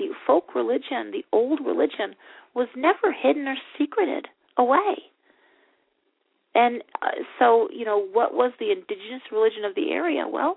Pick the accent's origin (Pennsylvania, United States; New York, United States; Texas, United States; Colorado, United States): Texas, United States; Well, I'm from Texas, whatever. It's a lone star.